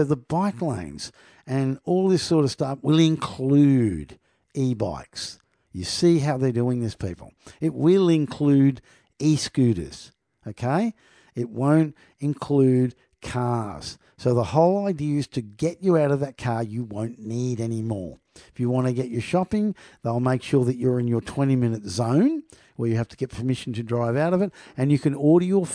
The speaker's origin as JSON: {"language": "English", "region": "New South Wales", "country": "Australia", "said": "where I'm from the Northern Beaches"}